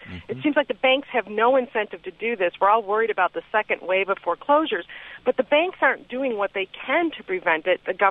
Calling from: Detroit, Michigan, United States; Hi. I'm from Detroit.

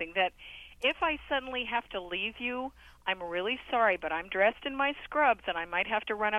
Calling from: Nashville, Tennessee, United States; I'm from Nashville, Tennessee.

